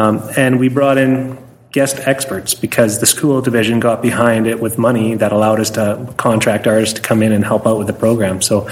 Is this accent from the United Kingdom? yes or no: no; North Battleford, Saskatchewan, Canada; Yeah, this North Battleford is my hometown.